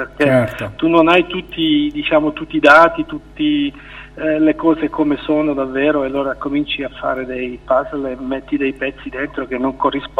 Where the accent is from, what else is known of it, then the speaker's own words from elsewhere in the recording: Zurich, Switzerland; born there; sono nato a Zurigo, sono figlio di emigranti che sono venuti qui in Svizzera negli anni 50, mio nonno, poi i miei genitori sono venuti qui e io sono nato qui a Zurigo.